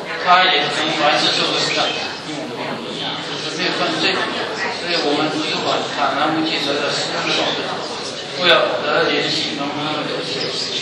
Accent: China; now in United States; 像我们从中国来的，在美国受过苦

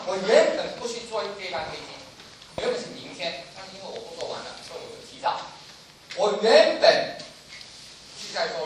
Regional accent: Hong Kong; 我说我是从香港来

